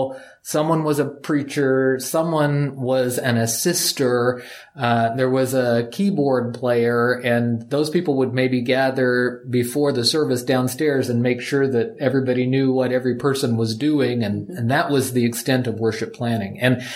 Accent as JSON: {"language": "English", "country": "Canada", "said": "So I am, I'm Canadian, and I am married."}